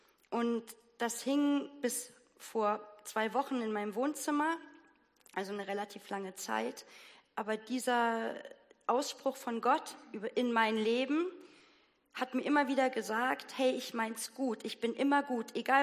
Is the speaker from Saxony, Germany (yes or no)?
no; Bavaria, Germany; Ich bin in der FEG in Bayern groß geworden.